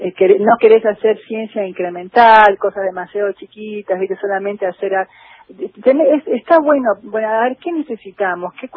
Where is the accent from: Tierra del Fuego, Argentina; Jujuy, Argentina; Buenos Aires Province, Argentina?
Jujuy, Argentina; also born or lived in Rosario; Yo nací en Rosario, pero cuando era muy chiquitita con mi familia nos fuimos a vivir a Jujuy.